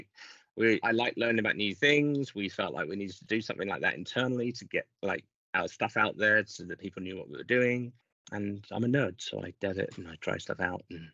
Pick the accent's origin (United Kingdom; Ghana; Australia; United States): United Kingdom; Tea, because I'm British